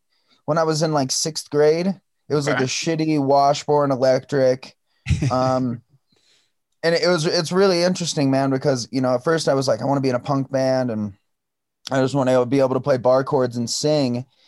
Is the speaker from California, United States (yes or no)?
no; Iowa, United States; also born or lived in Chicago; now in Montana, United States; I was born here in Montana, but I moved to Iowa with my mom when I was like 8, but we would come back every summer to see my dad.